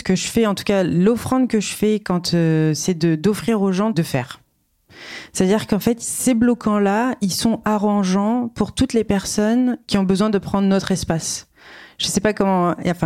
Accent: Reims, Grand Est, France; born there; je suis née à Reims, si vous voulez tout savoir

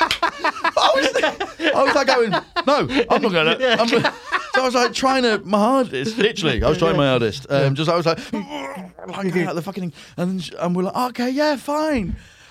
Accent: Nigeria; So I've got a very Welsh name, but I'm not. I'm Nigerian.

